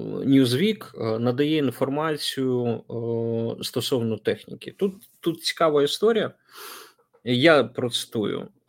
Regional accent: Zaporizhzhia Oblast, Ukraine; все почнеться, судячи з усього, з моєї рідної Запорізької області.

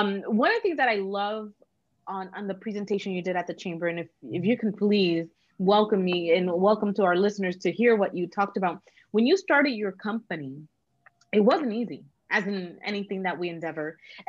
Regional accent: New York, United States; We're from New York. We have bodegas.

